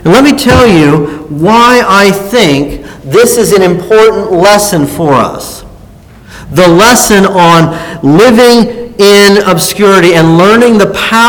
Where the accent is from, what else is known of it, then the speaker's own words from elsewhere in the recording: United States; So my stomach is growling as this American